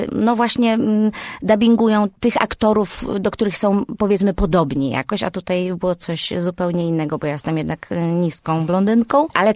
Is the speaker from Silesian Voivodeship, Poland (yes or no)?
yes; Będzin, Silesian Voivodeship, Poland; born there; to nie jest Śląsk, tylko Zagłębie Dąbrowskie, a urodziłam się w Będzinie, także nie, nie, nie.